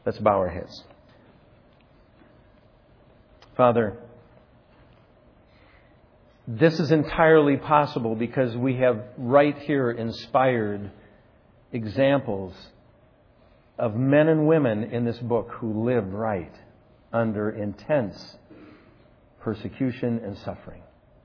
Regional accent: South Dakota, United States; I grew up in South Dakota where it's winter, 9 months out of the year, I think.

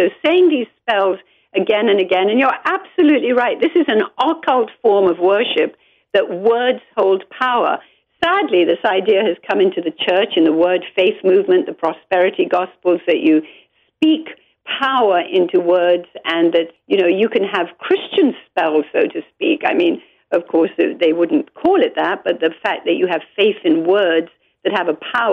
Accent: Kolkata, West Bengal, India; moved away as an adult; I was born and raised in India, lived there for 20 years of my life, first 20 years of my life

